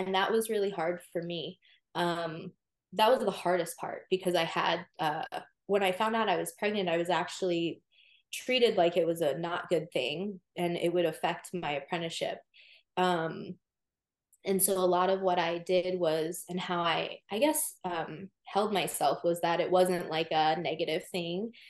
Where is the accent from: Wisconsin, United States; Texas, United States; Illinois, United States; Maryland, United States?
Maryland, United States; I'm relocating to Maryland, where I'm from, my hometown, to get licensure to be able to practice there.